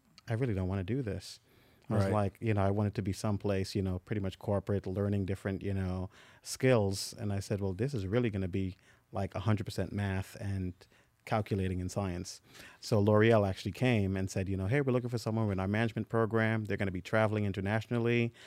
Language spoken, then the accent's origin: English; Guyana; So I was born and raised in South America in Guyana.